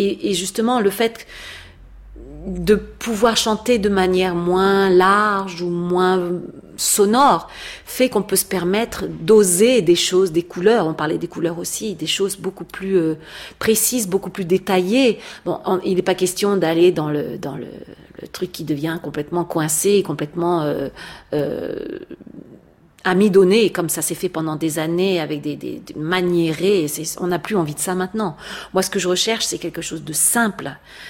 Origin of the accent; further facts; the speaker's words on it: France; en tant que Française